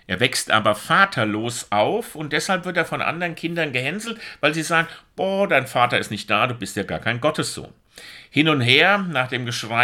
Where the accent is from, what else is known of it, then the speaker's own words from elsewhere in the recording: Germany; Und wir als Deutsche sowieso, naja, Land, Dichter und Denker und Weltmeister, Technik und alles, was wir haben.